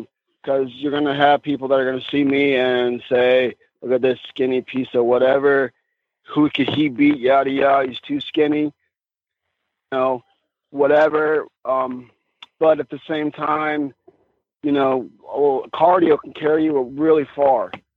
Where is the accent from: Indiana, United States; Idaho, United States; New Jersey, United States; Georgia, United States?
Idaho, United States; Priest River; also born or lived in Sandpoint / Glendale; I was born in Sandpoint, Idaho. Grew up in Priest River, Idaho. Moved to Phoenix, or actually it was Glendale, December 23rd, 1996.